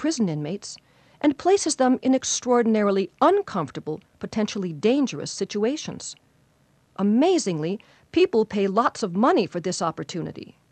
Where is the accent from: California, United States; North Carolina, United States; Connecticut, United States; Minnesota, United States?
Minnesota, United States; Minneapolis; 200 miles north of my hometown of Minneapolis